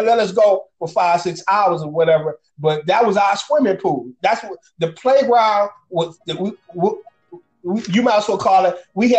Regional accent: New York, United States; it didn't matter if I came from the West Side, New York, and then came out there. But it was just not just Southwest Detroit.

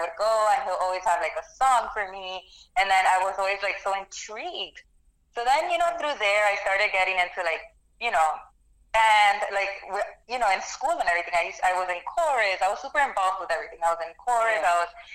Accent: Miami, Florida, United States; born there; So I was born in Miami, Florida, and both of my parents are from Nicaragua.

